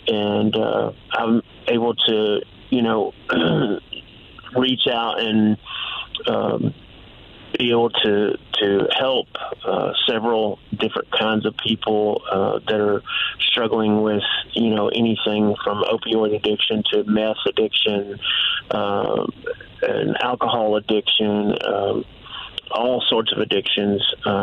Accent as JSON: {"language": "English", "town": "Memphis", "region": "Tennessee", "country": "United States", "tie": "born or raised there", "lives_now": "Oklahoma, United States", "said": "I'm a Memphis boy at heart, born and raised in Memphis, Tennessee."}